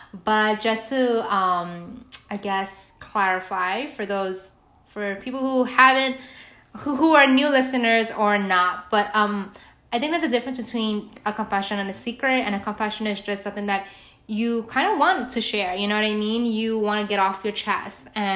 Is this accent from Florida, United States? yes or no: no; New York, United States; I think even me as a New Yorker, and somebody, trust me, everybody knows I'm always like, I'm a native.